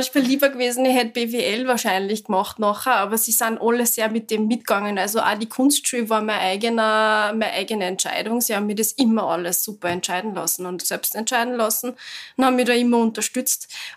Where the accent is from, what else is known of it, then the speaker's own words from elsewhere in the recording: Seewalchen am Attersee, Upper Austria, Austria; Also ich bin ja in Severichen am Attersee geboren, bin da aufgewachsen.